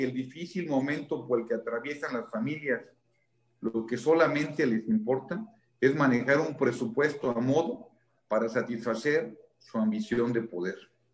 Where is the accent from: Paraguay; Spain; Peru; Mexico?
Mexico